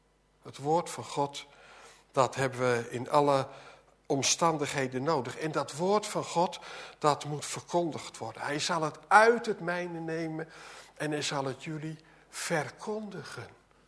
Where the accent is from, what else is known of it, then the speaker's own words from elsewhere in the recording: Gelderland, Netherlands; En ik kom van de Veluwe